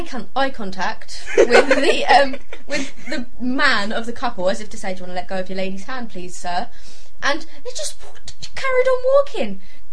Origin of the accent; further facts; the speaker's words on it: United Kingdom; because I'm so British.